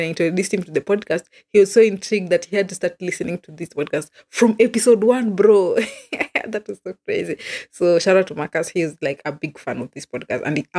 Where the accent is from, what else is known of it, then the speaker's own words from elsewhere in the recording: Kenya; Being a Kenyan is what it is.